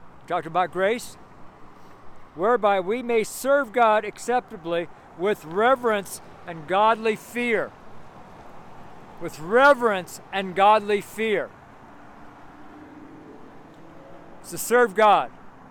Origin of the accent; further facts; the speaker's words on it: California, United States; If you're in an earthquake, I'm from California. I've been in many earthquakes.